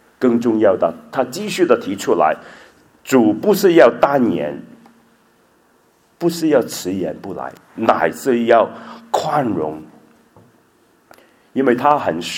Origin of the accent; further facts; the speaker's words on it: Guangdong, China; 我是广东人